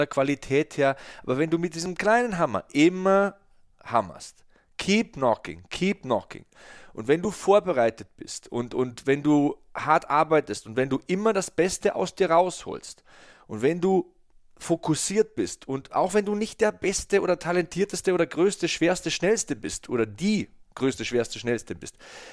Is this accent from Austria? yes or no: no; Bavaria, Germany; accent: Bavarian; Ich hatte einen fetten bayerischen Akzent, als ich zum Fernsehen gekommen bin.